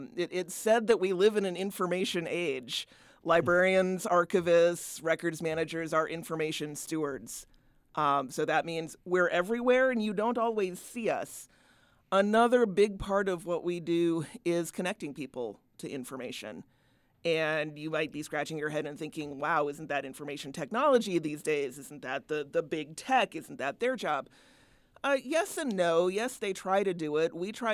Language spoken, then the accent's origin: English; Raleigh, North Carolina, United States; also born or lived in Madison, Wisconsin; I was actually born in Madison. My father got his PhD here in anthropology. If you go down to the basement of Memorial, you can actually find his dissertation. I have done this. I grew up in Raleigh, North Carolina, went to undergrad in Indiana, and actually came back